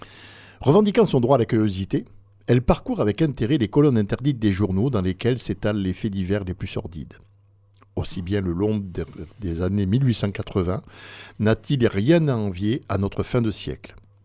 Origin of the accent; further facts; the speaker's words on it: France; Elle viendrait chez nous ? Elle est venue chez nous, en France ?